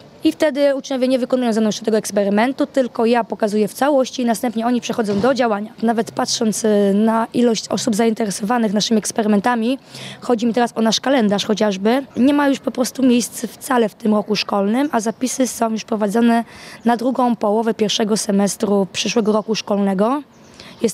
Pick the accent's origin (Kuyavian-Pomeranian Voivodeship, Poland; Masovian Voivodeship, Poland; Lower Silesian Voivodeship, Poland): Kuyavian-Pomeranian Voivodeship, Poland; Toruń; jestem z Torunia